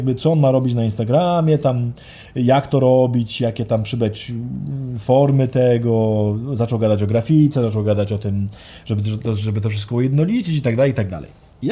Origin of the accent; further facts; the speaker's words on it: United States; No właśnie, jestem Amerykanin.